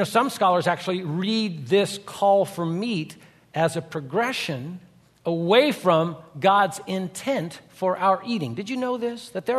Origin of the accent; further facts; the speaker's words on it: England, United Kingdom; You know, I'm an English guy.